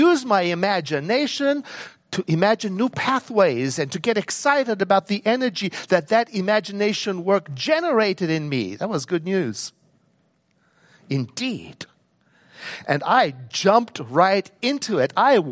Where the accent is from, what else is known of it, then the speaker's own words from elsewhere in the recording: South Africa; as a young man when I was growing up in South Africa during the apartheid years